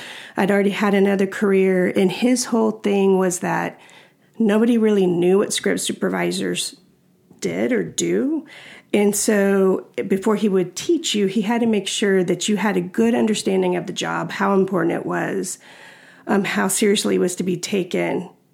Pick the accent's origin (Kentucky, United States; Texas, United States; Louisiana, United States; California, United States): Texas, United States; I grew up in the Bible Belt of Texas.